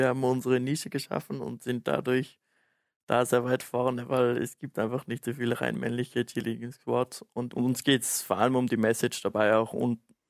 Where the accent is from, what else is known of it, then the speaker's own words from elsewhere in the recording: Vorarlberg, Austria; also ich komme aus Vorarlberg, das ist ganz auf der anderen Seite von Österreich